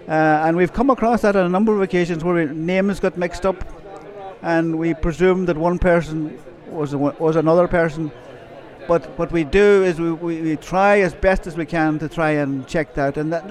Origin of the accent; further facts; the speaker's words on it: Ardara, County Donegal, Ireland; born there; I was born in Ardra, and I won my first championship medal with Ardra